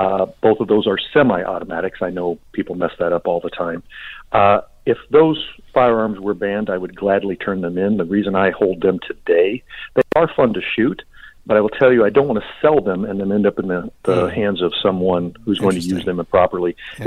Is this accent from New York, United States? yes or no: no; Illinois, United States; I grew up in Illinois, and there's a firearm owner's identification program there